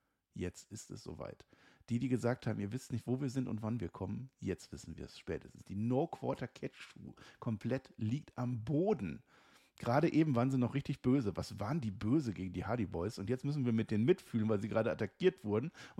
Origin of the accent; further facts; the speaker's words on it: Münster, North Rhine-Westphalia, Germany; now in Dortmund, Germany; ich komme aus Münster. Das ist Westfalen. Ich wohne jetzt in Dortmund. Das ist Westfalen.